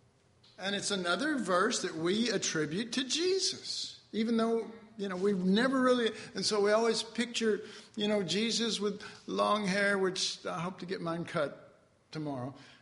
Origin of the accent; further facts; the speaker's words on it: Texas, United States; I'm from Texas. We amen that stuff.